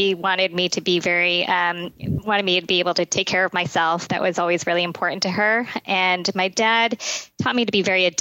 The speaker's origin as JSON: {"language": "English", "town": "Cortland", "region": "New York", "country": "United States", "tie": "born or raised there", "said": "I grew up in central New York, a small town called Cortland. I am the third of three, the only girl."}